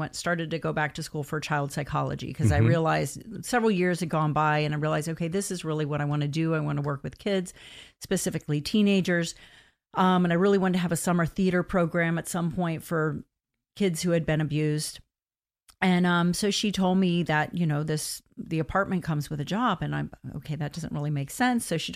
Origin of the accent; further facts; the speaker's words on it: Florida, United States; also born or lived in Hollywood, Florida; Well, I grew up in South Florida, Margate, Tamarack, Coral Springs areas, born in Hollywood, Florida.